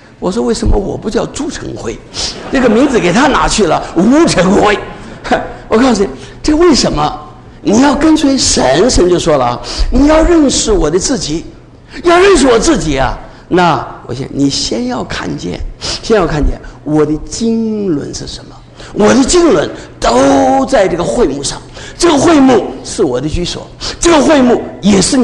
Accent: China; 我是中国人呢，天下有中国人喜欢成灰的

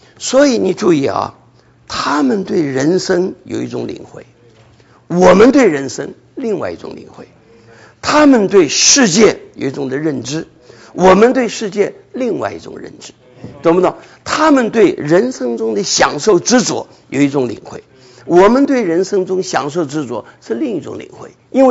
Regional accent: China; moved away; 就好像这个我们从大陆来的，有一些啊经历一些很特殊的经历

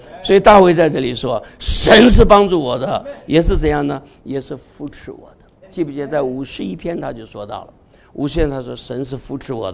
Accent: Taiwan; 我们从台湾来的可以骄傲的说在台湾

